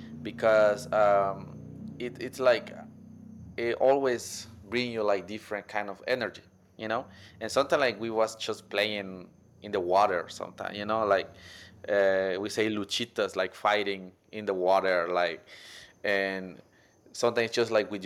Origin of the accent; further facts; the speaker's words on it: Limón, Costa Rica; I'm from Costa Rica, and I'm pertaining to the indigenous group. Our group name is Bribri, and we are located in the Caribbean side of Costa Rica.